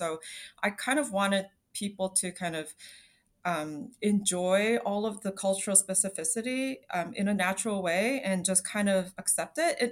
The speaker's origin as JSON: {"language": "English", "town": "Toronto", "region": "Ontario", "country": "Canada", "tie": "born or raised there", "said": "growing up in Toronto, a city that's like so multicultural, and you're, you know, being like culturally different is very celebrated here."}